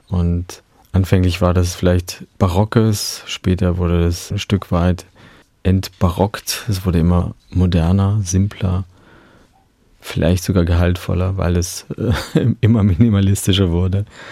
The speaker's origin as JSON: {"language": "German", "town": "Dresden", "region": "Saxony", "country": "Germany", "tie": "born or raised there", "said": "Und begann mit meiner Kindheit in Dresden"}